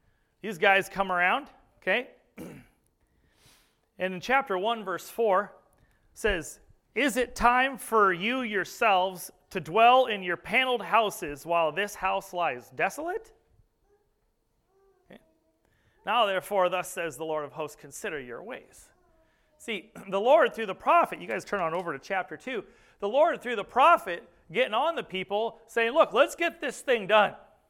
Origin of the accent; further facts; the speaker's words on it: Montana, United States; You know, Haggai, you know, I'm from Montana. I say bag and pop.